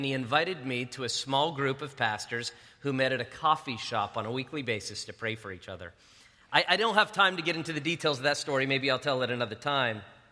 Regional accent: Las Vegas, Nevada, United States; I'm from Las Vegas.

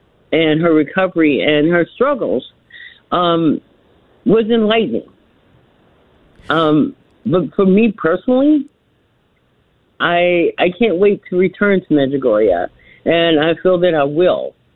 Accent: Cleburne, Texas, United States; now in Maine, United States; I'm from Cleburne.

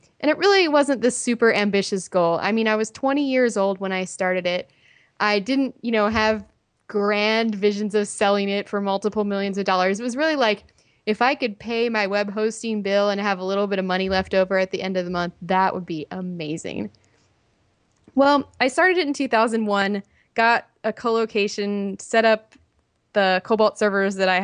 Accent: Indiana, United States; Sure. Well, I'm from a small town in Indiana, and my parents aren't very technical at all.

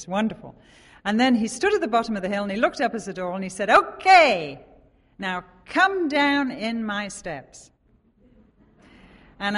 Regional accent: England, United Kingdom; moved away; we live in a country where we're from England. So then he said, how long have you been here? And he said, and you've still got an accent.

